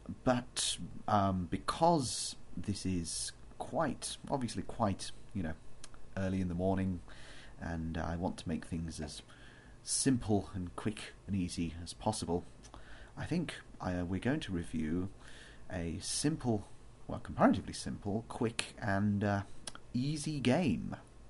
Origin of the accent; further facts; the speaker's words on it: Nottingham, East Midlands, United Kingdom; I come from Nottingham, right in the Midlands, which, for anyone English listening to this, will know isn't exactly the most salubrious of areas.